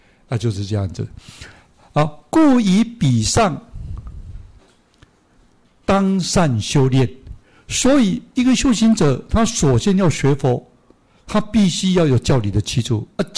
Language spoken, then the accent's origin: Chinese; China; 那我们中国人就给我们一个观念嘛，就好像我们没有断种嘛，对不对？